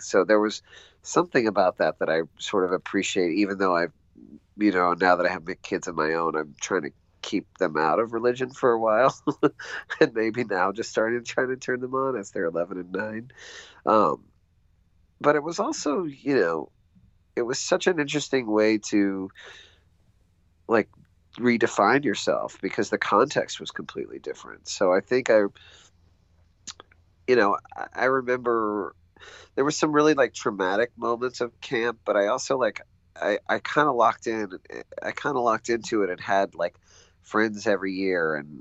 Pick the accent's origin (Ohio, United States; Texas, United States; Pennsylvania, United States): Texas, United States; Dallas; Well, what's funny is, like, I grew up in Dallas, and I didn't have a lot of, I was not in, like, the Jewish part of Dallas.